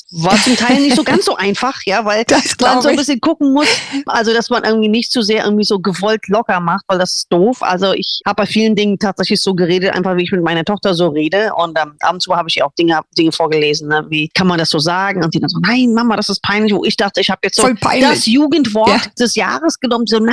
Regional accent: United States; German is a second language; da, wo ich groß geworden bin, in den USA, wir sind auf eine katholische Schule gegangen, unterrichtet von Nonnen.

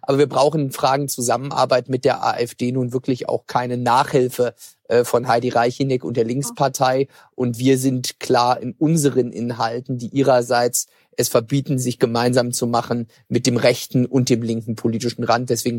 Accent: Mecklenburg-Vorpommern, Germany; Ich habe ja auch in meiner Heimat den Wahlkreis und nicht in Westdeutschland.

